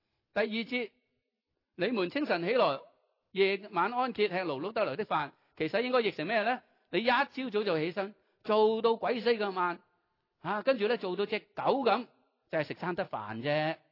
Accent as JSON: {"language": "Cantonese", "country": "China", "said": "簡單嚟講就好似我哋中國人啦"}